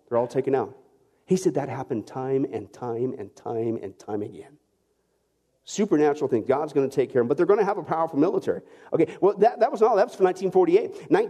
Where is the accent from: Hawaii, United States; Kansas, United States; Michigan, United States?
Kansas, United States; I grew up in Kansas in the wheat fields, right?